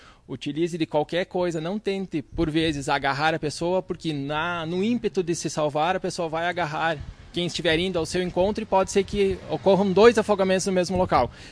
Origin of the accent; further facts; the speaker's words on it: Erechim, Rio Grande do Sul, Brazil; Sou natural de Erechim.